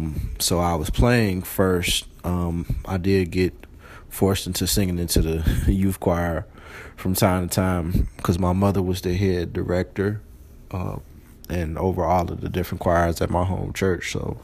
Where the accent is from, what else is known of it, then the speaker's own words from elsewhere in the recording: Chicago, Illinois, United States; I was born into Chicago. I grew up in the South Suburban area of Chicago, as well as the South Side of Chicago.